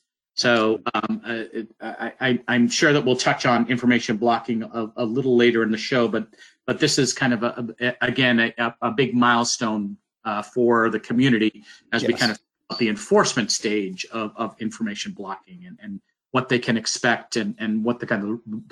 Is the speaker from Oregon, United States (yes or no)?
no; North Reading, Massachusetts, United States; now in Washington, United States; So I grew up just north of Boston in a small town called North Reading, Massachusetts, about 20 minutes north of Boston. Came down to Virginia for grad school and never left.